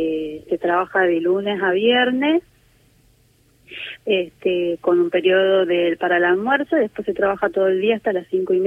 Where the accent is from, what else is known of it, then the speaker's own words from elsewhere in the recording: La Banda, Santiago del Estero, Argentina; now in Antarctica; Yo soy de Santiago del Estero, de La Banda.